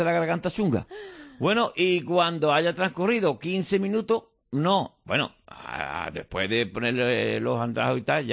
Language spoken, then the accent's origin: Spanish; Alcalá la Real, Andalusia, Spain; also born or lived in Cádiz; Soy un jinés de Cádiz o un gaditano de Jaén, de Alcalá la Real.